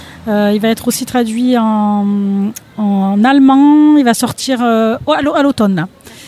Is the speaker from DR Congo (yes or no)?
no; Montpellier, Occitanie, France; je suis originaire de Montpellier.